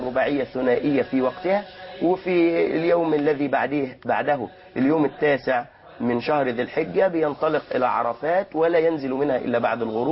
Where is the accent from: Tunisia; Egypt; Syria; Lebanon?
Egypt